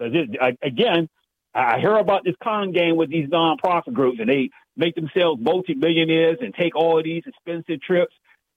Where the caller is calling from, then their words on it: Washington, District of Columbia, United States; from D.C., man.